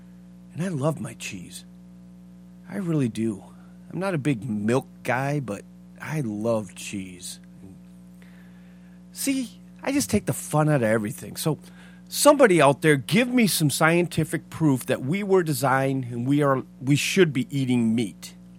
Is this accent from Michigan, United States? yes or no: yes; Michigan, United States; both from Michigan, my home state